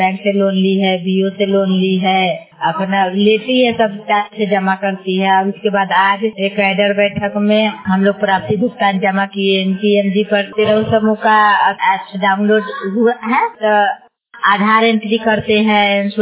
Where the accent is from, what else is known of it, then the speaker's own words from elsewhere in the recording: Sirsa Biran, Bihar, India; मैं सिरसा बिरन के रहने वाली हूँ